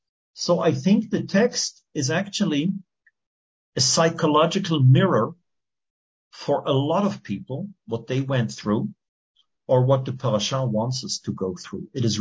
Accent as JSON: {"language": "English", "country": "Switzerland", "tie": "born or raised there", "said": "Daniel, we grew up together in Switzerland."}